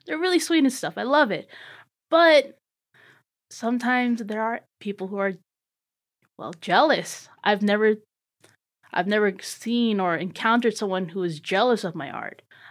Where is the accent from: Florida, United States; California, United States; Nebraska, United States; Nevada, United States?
Nevada, United States; Las Vegas; Because I was born and raised in Las Vegas.